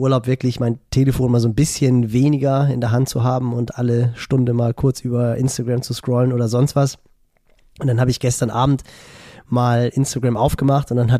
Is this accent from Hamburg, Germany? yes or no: yes; Hamburg, Germany; als Hamburger